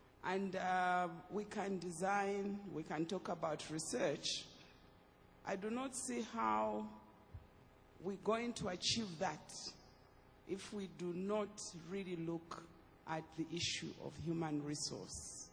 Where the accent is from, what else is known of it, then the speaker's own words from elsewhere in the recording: Zambia; I come from Zambia.